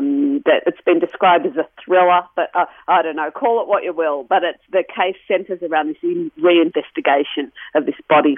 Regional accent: Beechworth, Victoria, Australia; I'm from a regional town too. I'm from Beechworth in northeast Victoria

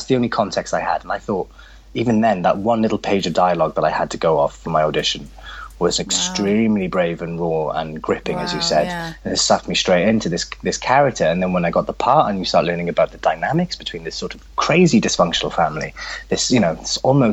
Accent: England, United Kingdom

